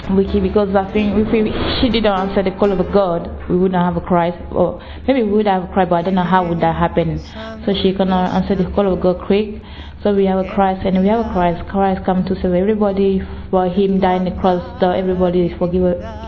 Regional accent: Côte d’Ivoire; I'm from Ivory Coast.

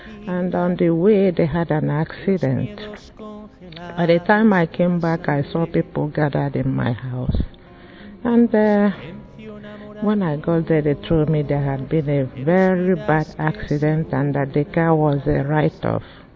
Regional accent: Nigeria; and I'm from Nigeria.

